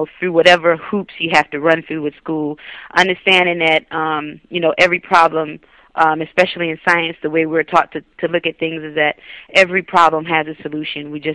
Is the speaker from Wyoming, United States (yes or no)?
no; Philadelphia, Pennsylvania, United States; And because of my upbringing, my parents, I was raised in Philadelphia primarily.